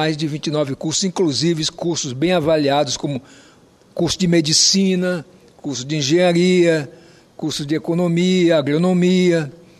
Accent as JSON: {"language": "Portuguese", "region": "Roraima", "country": "Brazil", "tie": "born there", "said": "tanto como amazônida, uma pessoa nascida em Roraima, que conhece a Amazônia não por ouvir dizer ou por filme, mas por andar na região toda e conhecer a região de perto, não só o meu estado, mas também os outros estados."}